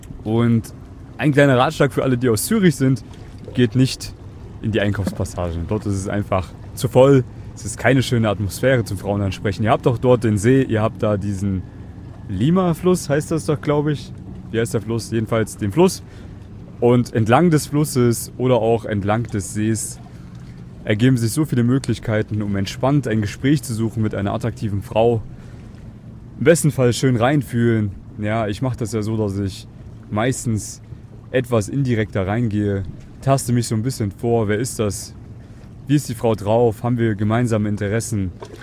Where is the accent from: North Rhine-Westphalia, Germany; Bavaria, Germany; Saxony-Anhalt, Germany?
Bavaria, Germany; mein Roadtrip hat ihn München begonnen, beziehungsweise meine Heimat